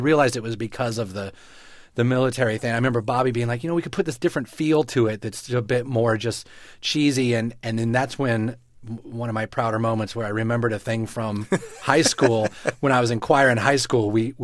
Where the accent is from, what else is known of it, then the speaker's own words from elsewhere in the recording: Colorado, United States; Yeah, we grew up in Colorado. So we were around a lot of Mormons.